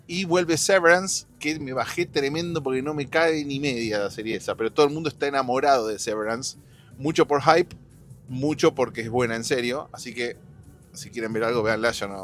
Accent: Argentina; como ciudadano argentino que vivió esa época en primera persona y que vi todo eso

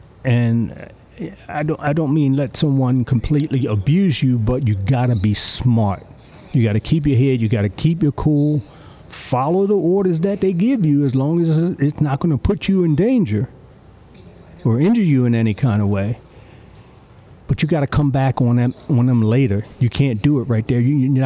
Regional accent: Baltimore, Maryland, United States; I grew up in West Baltimore. My mother still lives in Reservoir Hill.

